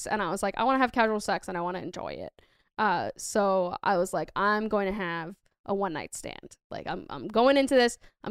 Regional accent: Massachusetts, United States; I'm from Massachusetts, big Sox fan.

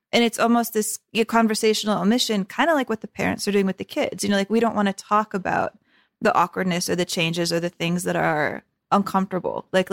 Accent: United States; hard for me to pick up on as like an American watching this film.

